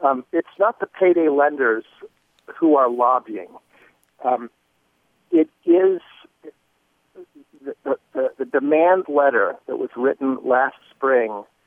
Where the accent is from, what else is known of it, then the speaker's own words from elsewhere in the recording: Idaho, United States; I'm from Idaho, and this has been a very rude awakening for me over the last number of years to see how the sausage is made.